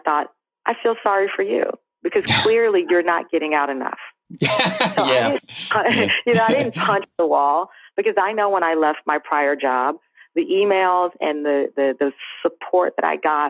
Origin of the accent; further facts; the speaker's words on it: Texas, United States; moved away as an adult; now in New York, United States; Yeah, when I came to New York from Texas, I suddenly became a national news anchor, and most of the people in the newsroom were from the Northeast.